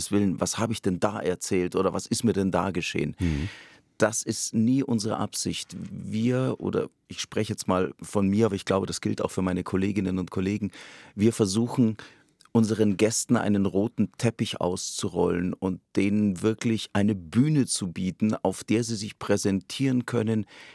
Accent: Bavaria, Germany; Ich fühle mich unglaublich wohl in Bayern. Das ist meine Heimat.

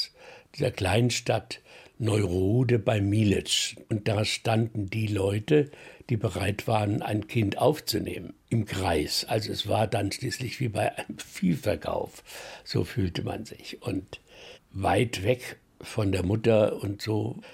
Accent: Wrocław, Lower Silesian Voivodeship, Poland; born there; geboren in Breslau am 14. Juni 1935. Ich bin Theologe

